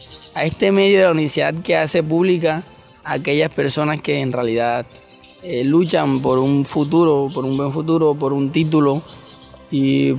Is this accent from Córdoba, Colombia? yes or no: yes; Santa Cruz de Lorica, Córdoba, Colombia; Sí, soy de Santa Cruz de Lorica, Córdoba. Pero en este momento estudio en la Universidad de Córdoba y resido en la casa universitaria.